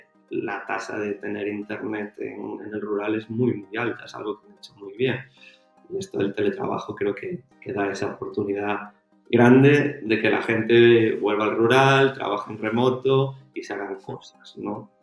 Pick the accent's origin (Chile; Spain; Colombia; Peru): Spain; Galicia; Somos de Galicia, tenemos nuestra tradición, pero tenemos esa visión global